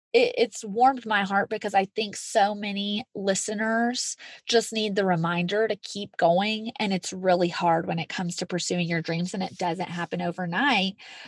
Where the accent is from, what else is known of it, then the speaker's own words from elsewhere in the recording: Tennessee, United States; now in Colorado, United States; You know, I had all these friends in my community, in my hometown outside of Nashville.